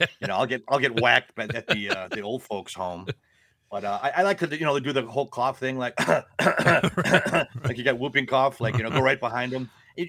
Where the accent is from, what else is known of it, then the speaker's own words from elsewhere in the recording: Milwaukee, Wisconsin, United States; Not that I love that show, but I grew up in Milwaukee.